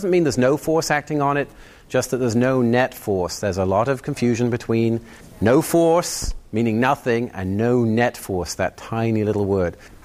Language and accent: English; England, United Kingdom; moved away as an adult; now in El Cajon, United States; I come from Sir Isaac Newton's home country, England, as I'm sure you can probably tell.